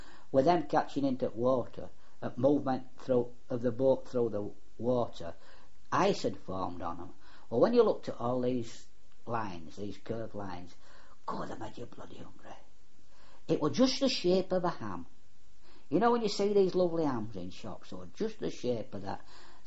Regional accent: United Kingdom; I said, we're British, we can last six.

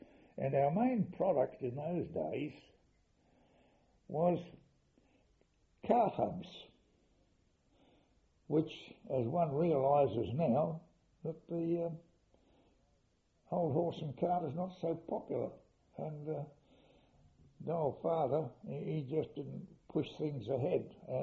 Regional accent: Perth, Western Australia, Australia; 179 Carr Street, Leaderville. We got a house there, and we had about a third of an acre of land at the back

